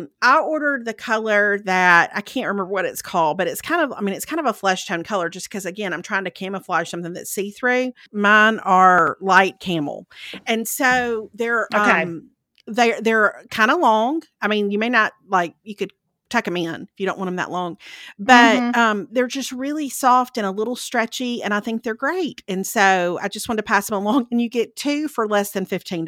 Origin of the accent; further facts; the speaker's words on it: Mississippi, United States; I'm originally from Lauderdale County.